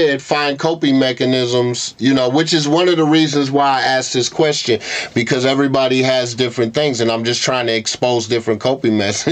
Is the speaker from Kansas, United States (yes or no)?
yes; Lawrence, Kansas, United States; Like, I'm a kid from Lawrence, Kansas, bro.